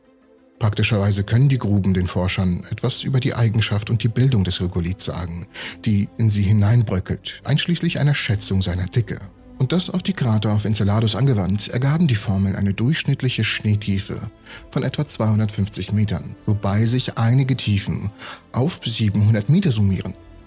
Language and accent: German; Siberia, Russia; Ich bin in Sibirien aufgewachsen